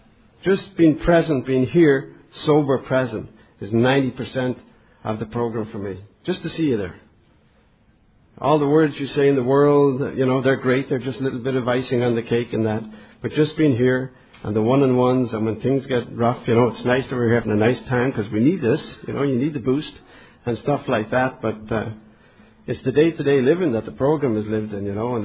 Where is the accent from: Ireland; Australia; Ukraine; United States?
Ireland; Dublin, Leinster; I grew up in Dublin.